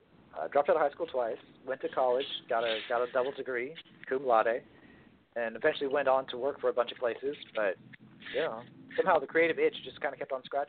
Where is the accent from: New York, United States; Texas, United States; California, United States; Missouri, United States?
Texas, United States; Dallas; born there; also born or lived in D.C. area, United States; I was actually born in Dallas, Texas.